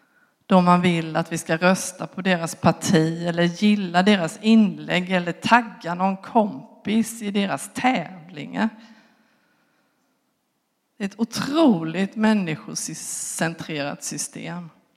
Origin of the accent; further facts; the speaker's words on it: Småland, Sweden; därför att vi är idoga smålänningar